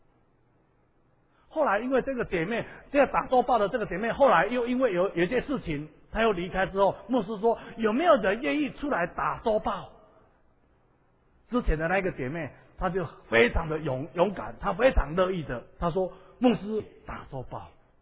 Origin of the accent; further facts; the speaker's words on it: Taiwan; 我们台湾人常常会把这个服侍哦当成是压力